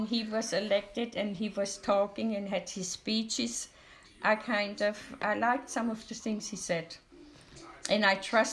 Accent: Heilbronn, Baden-Württemberg, Germany; English is a second language; I grew up in Germany, more west of, southwest of Germany, in Heilbronn. I was born in Heilbronn.

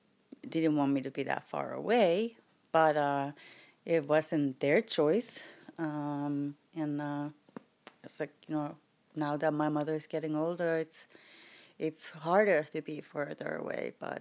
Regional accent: Finland; English is a second language; moved away as an adult; now in United States; I was born in Finland, and I immigrated in 1994.

